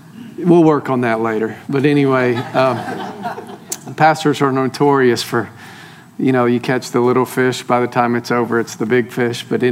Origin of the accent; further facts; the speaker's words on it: Tennessee, United States; also born or lived in Staten Island, New York; I know I don't sound like a New Yorker. That's because I grew up in East Tennessee, but I was in Staten Island, on the North Shore of Staten Island, for almost 13 years